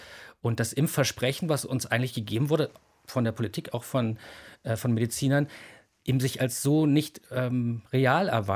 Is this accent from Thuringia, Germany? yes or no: yes; Thuringia, Germany; born there; now in Berlin, Germany; Ich bin selber gebürtiger Thüringer, von daher ist das, obwohl ich schon lange in Berlin lebte, natürlich interessant, was irgendwie in Thüringen passiert.